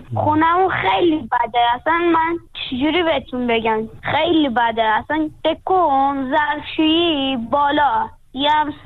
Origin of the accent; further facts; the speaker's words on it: Afghanistan; born there; کلن تو افغانستان به دنیا اومدم، از 7 سالگی رفتم سری کار